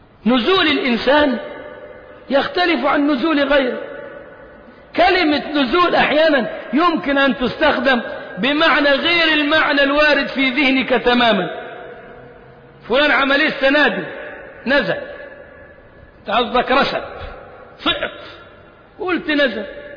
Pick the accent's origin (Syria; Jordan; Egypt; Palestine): Egypt; نحن هنا أبناء مصر، وإحنا أبناء مصر مش ضيوف عليها